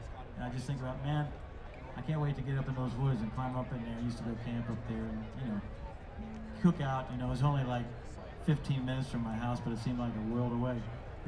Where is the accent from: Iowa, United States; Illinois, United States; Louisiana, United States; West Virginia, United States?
West Virginia, United States; Wheeling; I grew up over in Wheeling, West Virginia.